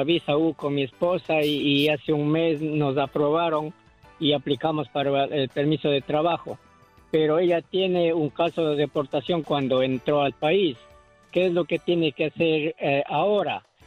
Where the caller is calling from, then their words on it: Queens, New York, United States; Estoy llamando de Queens.